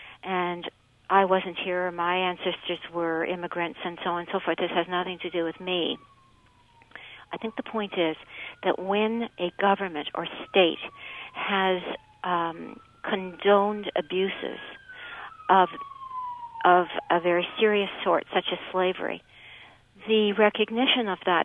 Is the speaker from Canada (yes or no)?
yes; Canada; the question I ask myself as a Canadian